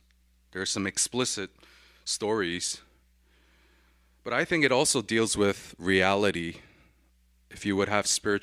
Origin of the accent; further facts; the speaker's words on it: New York, United States; And I would say, "I'm from New York," and their response is, "Oh, the modern Sodom and Gomorrah."